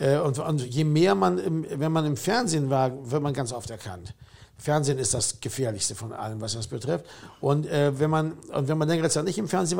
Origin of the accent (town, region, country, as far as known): Bremen, Germany; born or raised there; moved away as an adult; now in Berlin, Germany